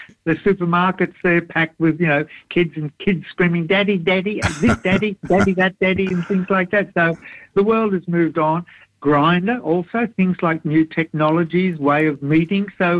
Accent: Maroubra, New South Wales, Australia; As a kid, I grew up in Maroubra, which was a beachside suburb

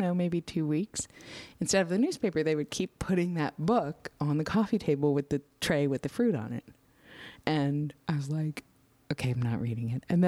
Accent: New York, United States; I am also a New Yorker, a native New Yorker.

